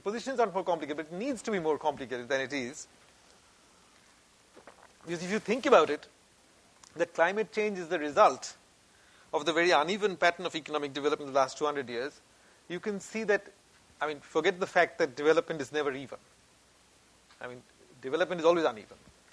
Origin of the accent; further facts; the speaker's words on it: India; Growing up in India, we had a text that we had to read